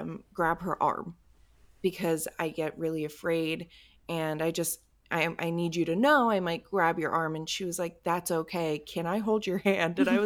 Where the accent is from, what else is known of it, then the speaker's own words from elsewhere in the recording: Pennsylvania, United States; Well, I'm from Bucks County, Pennsylvania.